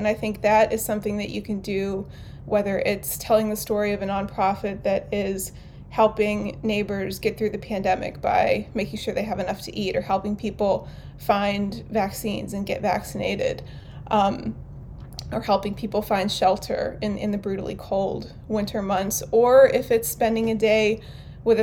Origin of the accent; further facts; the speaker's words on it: New Castle, Pennsylvania, United States; now in Ambridge, United States; that was after we'd lived in Pittsburgh for about 5 or 6 years on the north side. And I grew up in Newcastle, about an hour north of here